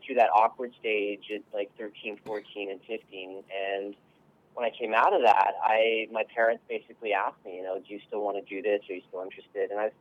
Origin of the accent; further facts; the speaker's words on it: Montreal, Quebec, Canada; I am from Montreal, Canada, you got it.